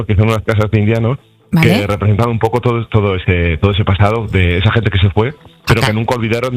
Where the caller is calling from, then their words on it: Viniegra de Abajo, La Rioja, Spain; Pues yo os llamo de Viñegra de Abajo, un pequeño pueblo de La Rioja, de la comarca de las Siete Villas.